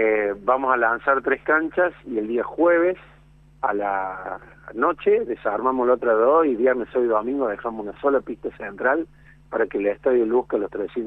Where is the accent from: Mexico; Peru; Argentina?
Argentina